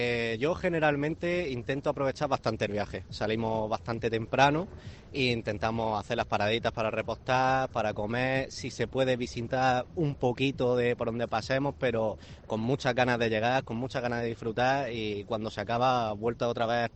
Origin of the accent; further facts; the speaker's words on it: Baza, Andalusia, Spain; Yo vengo desde Granada, desde el pueblo de Baza.